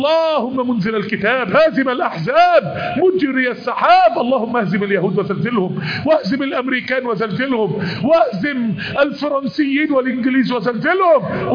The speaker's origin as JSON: {"language": "Arabic", "town": "Mansoura", "region": "Dakahlia", "country": "Egypt", "said": "كنت دايما اقول لاخواننا اللي عندنا في المنصوره"}